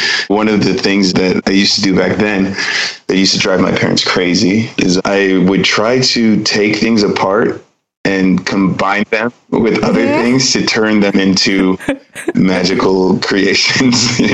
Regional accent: Pasadena, California, United States; So even though I have Nigerian heritage, I grew up in America as an American.

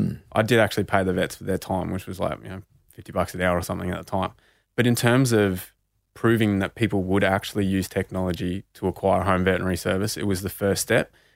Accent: Bendigo, Victoria, Australia; being Indigenous and growing up in Bendigo, you know, in the 90s and early 2000s

